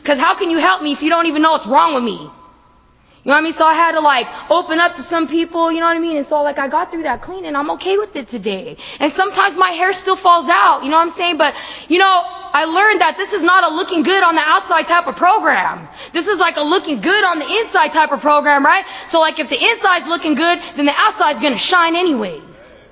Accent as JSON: {"language": "English", "town": "Stockton", "region": "California", "country": "United States", "lives_now": "Long Beach, United States", "said": "And so I'm actually from Stockton, but I just moved 3 months ago to Long Beach, which is like in Southern California, which is like 5 hours away from my house."}